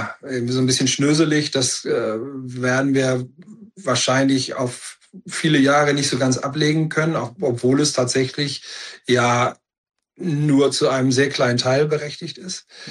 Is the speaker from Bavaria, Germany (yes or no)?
no; Berlin, Germany; in meiner Heimatstadt Berlin